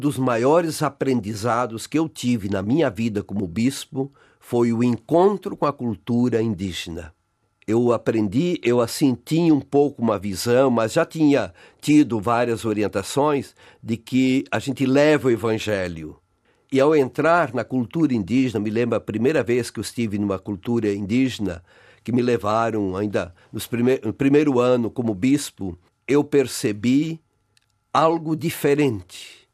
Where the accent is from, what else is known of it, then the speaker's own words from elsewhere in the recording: Santa Catarina, Brazil; moved away as an adult; also born or lived in Mato Grosso; Eu vim de Santa Catarina, de uma cultura sulista do Brasil, de uma cultura alemã, com misturas de italianos, poloneses, e fui educado em meio a esta cultura.